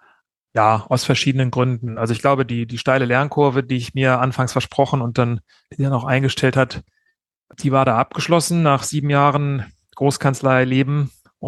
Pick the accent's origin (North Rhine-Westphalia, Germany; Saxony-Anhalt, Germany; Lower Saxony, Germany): North Rhine-Westphalia, Germany; Cologne; moved away as an adult; ich bin in Köln aufgewachsen und habe Köln an der Universität zu Köln studiert und bin dann nach dem ersten Staatsexamen aus Köln weg nach Berlin zum Referendariat.